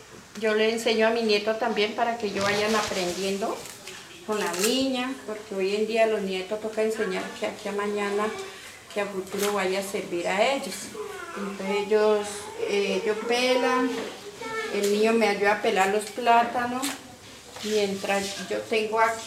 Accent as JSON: {"language": "Spanish", "region": "Vaupés", "country": "Colombia", "said": "soy del Vaupés, soy etnia de Sana."}